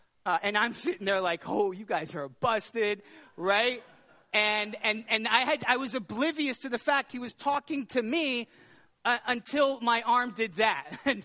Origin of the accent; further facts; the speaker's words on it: Texas, United States; Now, growing up in Texas, I knew this.